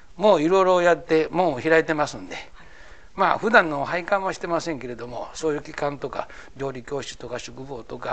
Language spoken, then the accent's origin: Japanese; Gifu, Japan; 特に私は岐阜の人間ですから